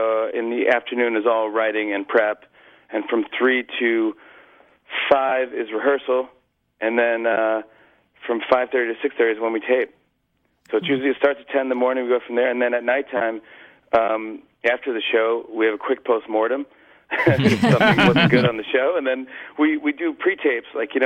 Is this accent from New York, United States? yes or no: yes; Saugerties, New York, United States; I love my hometown. I'll give Saugerties props all day long.